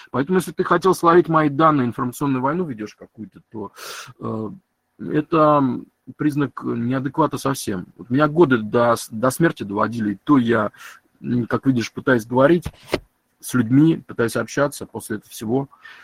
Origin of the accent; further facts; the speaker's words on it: Moscow, Russia; born there; Я родился в Москве, там мама с Западной Украины, отец с острова Сахалин, русский, так называемый, русский, немец, хотя больше прибалт